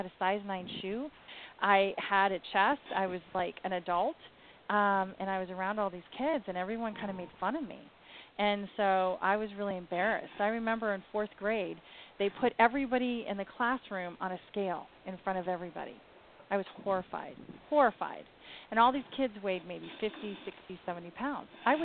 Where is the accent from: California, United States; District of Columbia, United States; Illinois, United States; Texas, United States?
California, United States; San Diego; when I grew up here in California, in San Diego, everyone was like a size 0, size 5.